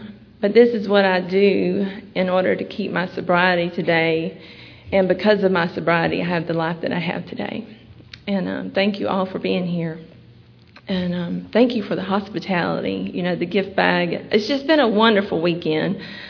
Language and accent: English; United States; I was born and raised in Bullock County, small town out in the country, to a family that we went to church every time the church doors were open